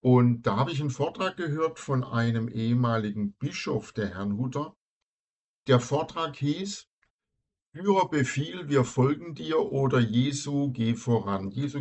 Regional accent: St. Georgen im Schwarzwald, Baden-Württemberg, Germany; Unweit von Königsfeld entfernt, 12 Kilometer von Königsfeld entfernt bin ich aufgewachsen in St. Georgen im Schwarzwald.

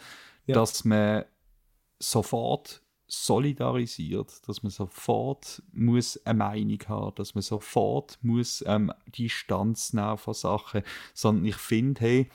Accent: Switzerland; Aber bei uns in der Schweiz haben wir wirklich die Probleme?

